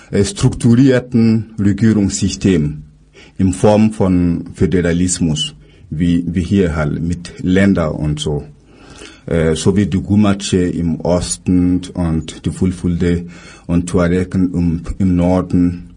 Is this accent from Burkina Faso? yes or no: yes; Burkina Faso; Ich bin aus Burkina Faso